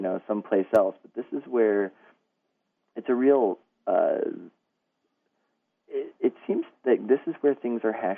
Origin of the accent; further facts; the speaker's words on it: Nebraska, United States; I'm from Nebraska. I got my BA at the University of Nebraska-Lincoln